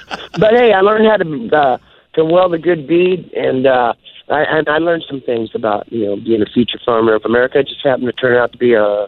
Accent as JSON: {"language": "English", "region": "Oklahoma", "country": "United States", "tie": "born or raised there", "said": "I haven't had a copy of it since growing up in Oklahoma."}